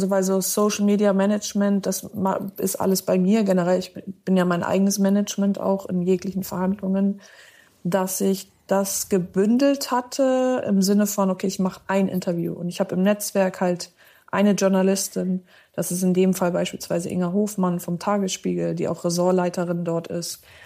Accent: Stade, Lower Saxony, Germany; Das ist übrigens in der Nähe von Stade, wo ich geboren bin. Da bin ich groß geworden. Und da bin ich jetzt quasi, also zumindest habe ich meine Meldeadresse schon mal

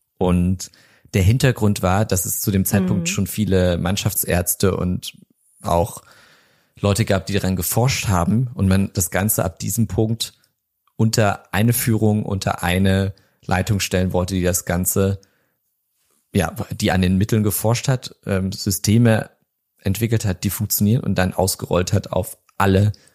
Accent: Saxony, Germany; ich komme aus Sachsen, ich habe diesen Dialekt schon oft gehört

